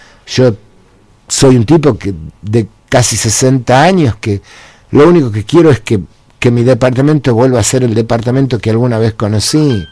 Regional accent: Aguaray, Salta, Argentina; Ah, mira, yo vengo de Aguaray.

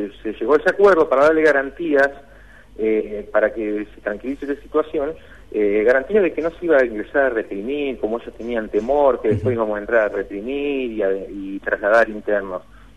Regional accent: Gualeguaychú, Entre Ríos, Argentina; Como yo estoy trabajando acá, yo soy de Gualeguaychú

